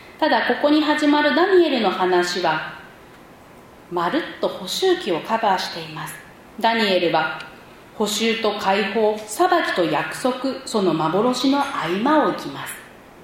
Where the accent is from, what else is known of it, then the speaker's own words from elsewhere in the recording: Inazawa, Aichi, Japan; 私は稲沢という町で育ち、そこにある稲沢キリスト教会というところで洗礼を受けました